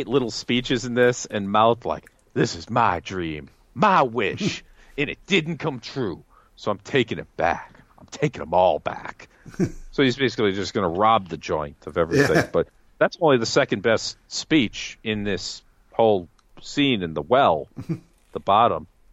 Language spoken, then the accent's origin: English; Woburn, Massachusetts, United States; or the fact that I grew up in Woburn and we had poisoned wells that led to that movie, A Civil Action